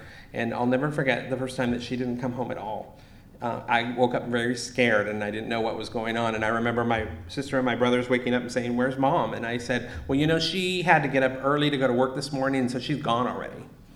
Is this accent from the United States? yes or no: yes; Sacramento, California, United States; accent: Sacramento; now in Austin, United States; And I moved away from here about 3 years ago. I now live in Texas, so I'm the Texan with the Sacramento accent, I guess.